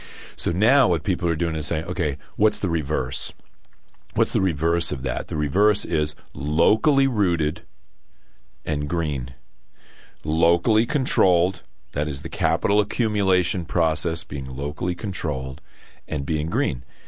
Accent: New Jersey, United States; Now, the guys I grew up with in New Jersey on the streets would say, ah, that's a bunch of mumbo jumbo.

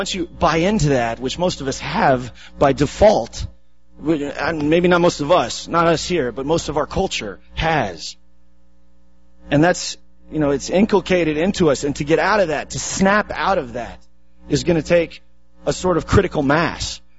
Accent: Denver, Colorado, United States; because I bought into it growing up in the Reagan 80s, you know, in Denver, Colorado.

